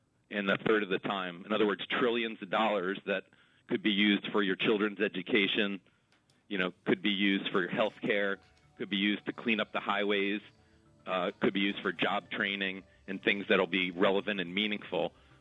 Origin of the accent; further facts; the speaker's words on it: Washington, District of Columbia, United States; I've always felt, you know, again, I'm from Washington.